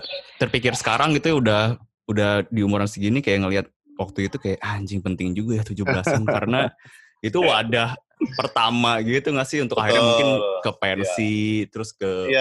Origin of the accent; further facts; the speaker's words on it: Bogor, West Java, Indonesia; Jadi dulu gue kan besar di Bogor mas ya, di Jawa Barat